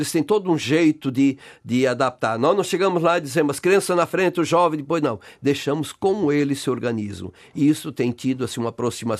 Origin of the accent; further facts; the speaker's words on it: Santa Catarina, Brazil; moved away as an adult; also born or lived in Mato Grosso; Eu vim de Santa Catarina, de uma cultura sulista do Brasil, de uma cultura alemã, com misturas de italianos, poloneses, e fui educado em meio a esta cultura.